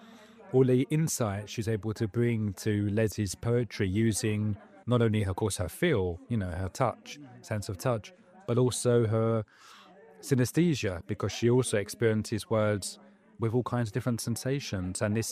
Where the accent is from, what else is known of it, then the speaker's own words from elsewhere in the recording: England, United Kingdom; Yes, I growing up in England, my parents only spoke to me in English, but I never felt like it was my first language.